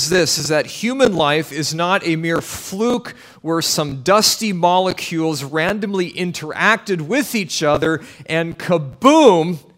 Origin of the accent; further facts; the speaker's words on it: Canada; Well, I'm from Canada.